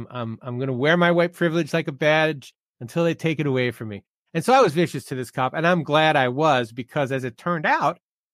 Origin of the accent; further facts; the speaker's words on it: New Jersey, United States; the state of New Jersey at one point set up a roadblock on St. Patrick's Day in my hometown. The police got. Just to give you an idea of where I come from.